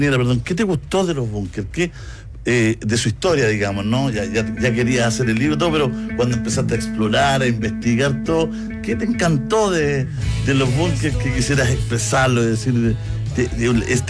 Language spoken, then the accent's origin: Spanish; Chile; me estoy discriminando porque soy chileno.